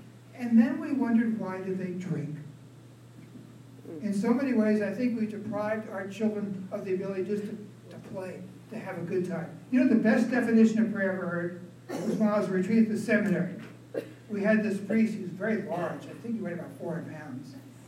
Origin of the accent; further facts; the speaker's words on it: New York City, New York, United States; now in Atlanta, United States; Now, I am from New York City originally. I'm used to rude people. It's a natural way of intercourse in New York City.